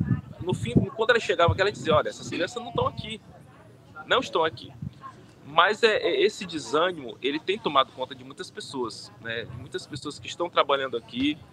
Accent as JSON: {"language": "Portuguese", "region": "Maranhão", "country": "Brazil", "said": "Por exemplo, eu sou aqui do Maranhão."}